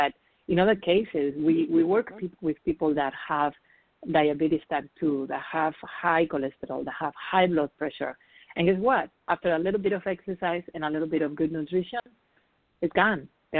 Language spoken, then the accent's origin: English; Spain; English is a second language; moved away as an adult; now in New York, United States; And when I moved to New York from Spain, where originally I'm from, if you haven't noticed, I have an accent.